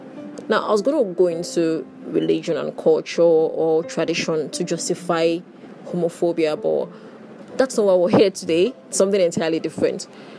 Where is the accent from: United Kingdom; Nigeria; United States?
Nigeria; Nigerians, yeah, where I'm from, I'm a Nigerian